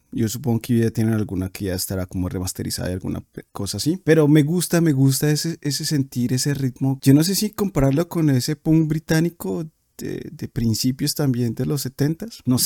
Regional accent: Bogotá, Colombia; No tienen como eso como nosotros, que yo soy bogotano, yo soy paisa, ¿no?

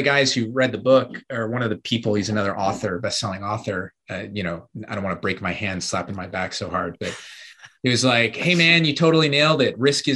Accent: Cleveland, Ohio, United States; I grew up in Cleveland, Ohio.

